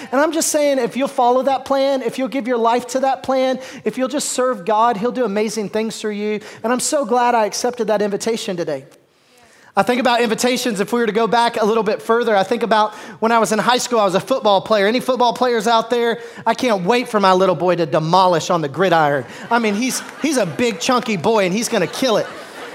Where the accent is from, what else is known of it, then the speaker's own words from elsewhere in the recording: the South, United States; I am from the South. Go Razorbacks.